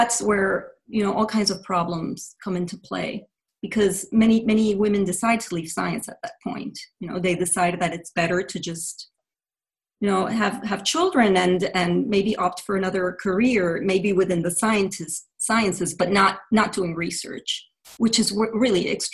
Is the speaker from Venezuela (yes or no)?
yes; Venezuela; also born or lived in New York; now in United States; So my mother is Venezuelan, my father is Jewish. I was raised secular, so I was raised in Venezuela. Then I came to live in the United States. I was actually born here in New York.